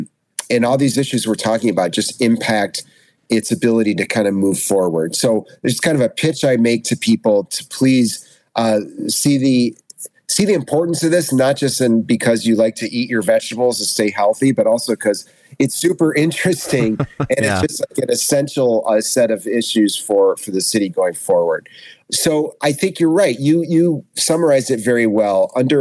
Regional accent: Michigan, United States; now in Chicago, United States; Even growing up here, I grew up in Michigan, and coming into the city as a young person

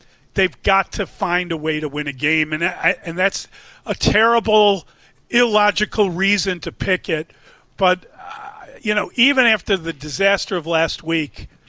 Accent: Chicago, Illinois, United States; I grew up on the South Side and I was a White Sox fan and I took my kids to Sox games.

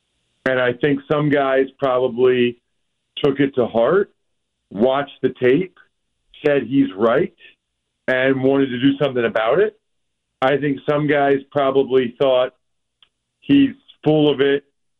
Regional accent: Pennsylvania, United States; like, I'm from Eastern Pennsylvania. I'm not even a little bit a Jets fan

